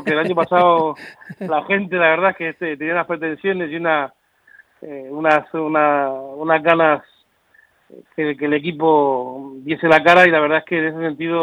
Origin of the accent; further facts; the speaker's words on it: Cartagena, Region of Murcia, Spain; Ya sabes que somos muy cartageneros